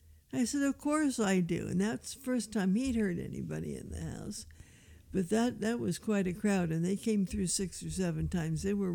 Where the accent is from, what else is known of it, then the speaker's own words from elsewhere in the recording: Washington, D.C., District of Columbia, United States; I'm sorry, I'm from Washington, D.C. I don't use wood stoves.